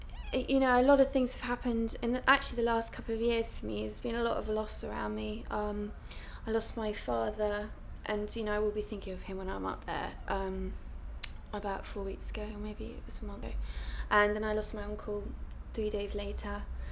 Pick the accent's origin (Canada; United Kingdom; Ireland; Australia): United Kingdom; East of England; now in London, United Kingdom; I'm from London, originally from Suffolk, and my date of birth is 9th of December 1975.